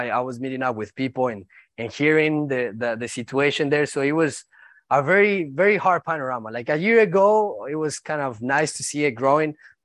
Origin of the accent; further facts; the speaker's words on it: Duitama, Boyacá, Colombia; just letting them know that I was from Duitama, from that very school